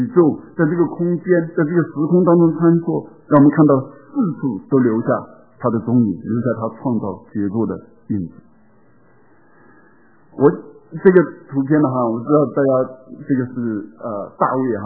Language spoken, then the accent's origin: Chinese; China; 但我们中国人常常有晾衣服的，我们以前也是常常都晾衣服的哈